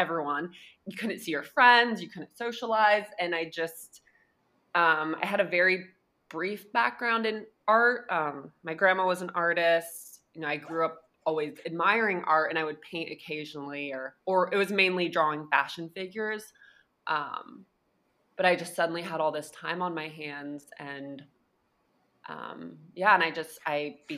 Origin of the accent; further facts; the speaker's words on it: Ohio, United States; now in Brooklyn, United States; So I'm like Marianne, I am not originally from New York. I grew up in the Midwest in Ohio, and my background has always been in fashion.